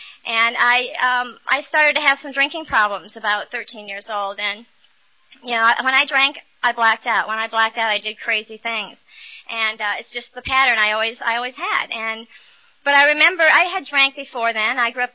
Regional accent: Iowa, United States; born there; I was born in Iowa

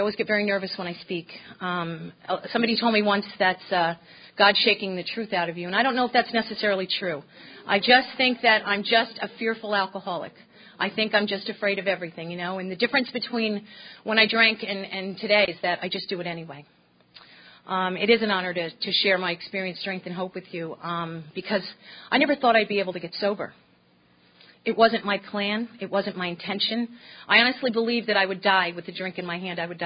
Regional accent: New Jersey, United States; I'm 45 years old. I'm originally from New Jersey. I come from an Irish Catholic family

